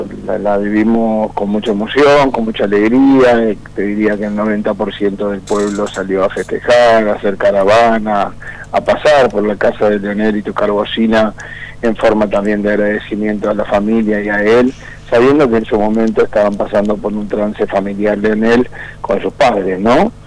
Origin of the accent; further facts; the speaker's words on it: Argentina; hemos logrado como argentino